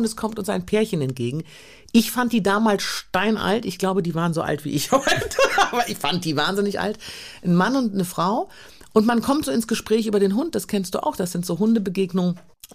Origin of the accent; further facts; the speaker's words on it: Düsseldorf, North Rhine-Westphalia, Germany; Ich bin Düsseldorferin